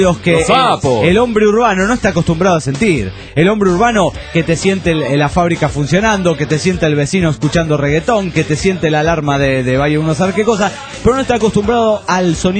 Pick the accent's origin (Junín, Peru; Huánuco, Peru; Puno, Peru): Puno, Peru; Juliaca; de Juliaca, Perú.